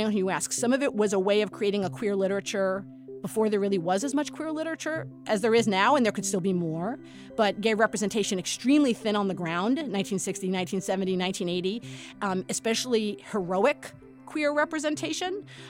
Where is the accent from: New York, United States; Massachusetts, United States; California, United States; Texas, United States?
New York, United States; Brooklyn; I grew up in Brooklyn.